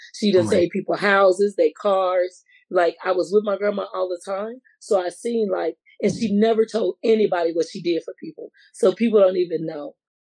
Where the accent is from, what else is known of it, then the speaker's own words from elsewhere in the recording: Mississippi, United States; Now, mind you, I'm from Mississippi, white and black, right?